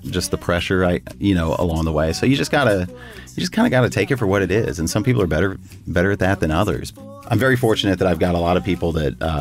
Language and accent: English; El Paso, Texas, United States; now in Los Angeles, United States; I am the singer of … I'm from El Paso